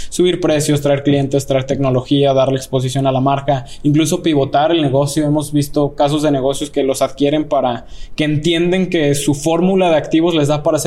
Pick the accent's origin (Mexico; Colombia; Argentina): Mexico; como mexicanos, siempre soñamos y lo hemos hablado desde siempre en ir a hacer negocios a Estados Unidos, ganar dólares.